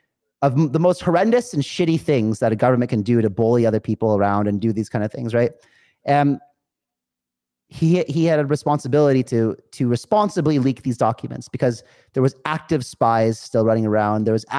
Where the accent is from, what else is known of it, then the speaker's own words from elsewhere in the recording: California, United States; Like I grew up in California, which was a blue state.